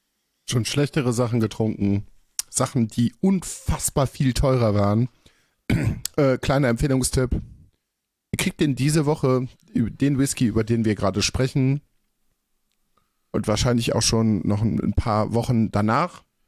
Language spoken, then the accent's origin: German; North Rhine-Westphalia, Germany; Ich bin 30 Jahre in NRW aufgewachsen.